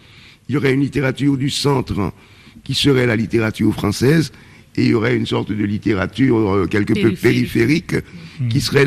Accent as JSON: {"language": "French", "town": "Port-au-Prince", "region": "Ouest", "country": "Haiti", "said": "pour qu'un livre martiniquais, écrit par un martiniquais, arrive chez moi à Port-au-Prince, il faut qu'il passe par Paris."}